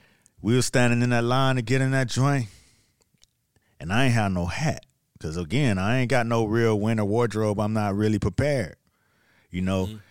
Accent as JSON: {"language": "English", "town": "Miami", "region": "Florida", "country": "United States", "lives_now": "New York, United States", "said": "you know, I'm from Miami. Like, I'm only been in New York about 2 years now. It's only my second winter, you know."}